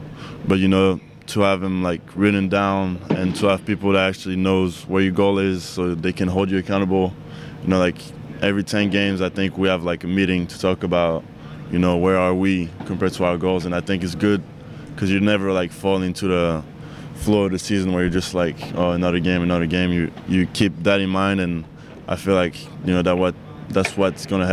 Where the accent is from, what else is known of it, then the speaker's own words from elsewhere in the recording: France; I like different type of stuff that you know, maybe if I didn't grow up in France, I wouldn't like.